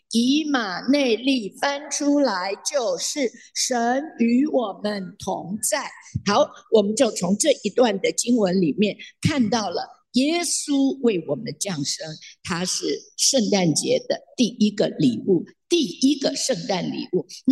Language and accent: Chinese; China; 当然英雄不怕出身低，这是我们中国人常说的话